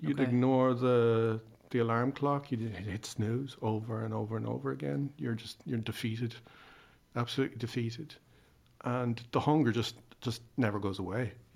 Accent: Ireland; I mean, I only speak as an Irish person because I'm Irish.

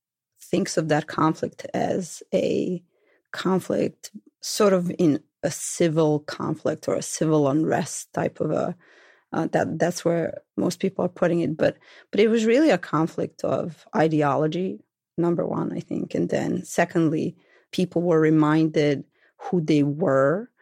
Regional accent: Belgrade, Serbia; There was, you know, Belgrade was very cosmopolitan at that time.

